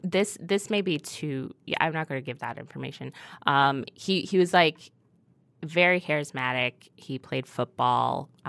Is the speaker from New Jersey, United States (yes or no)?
yes; New Jersey, United States; I'm from South Jersey.